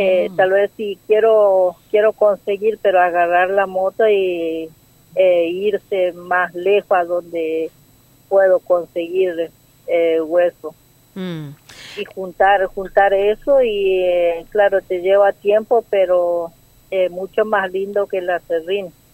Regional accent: Colonia Aborigen, Chaco, Argentina; Yo soy de Colonia Aborigen, pero no soy del pueblito. Soy fuera. Estoy muy afuera de Colonia Aborigen.

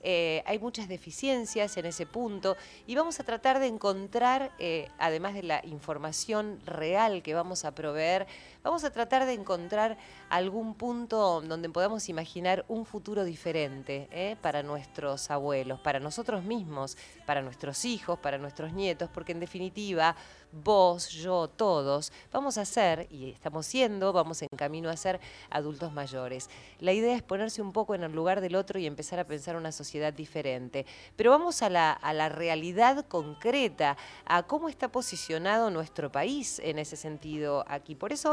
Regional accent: Argentina; Ahora, nosotros, argentinos, ¿tenemos los elementos como para contener una sociedad de adultos mayores

